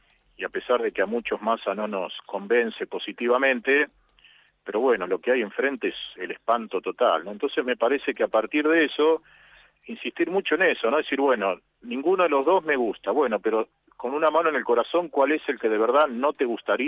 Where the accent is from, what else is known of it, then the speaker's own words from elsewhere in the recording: Buenos Aires, Argentina; moved away; yo soy de Buenos Aires, ¿no? Vine ahora el año que viene, hace 20 años que vivo aquí.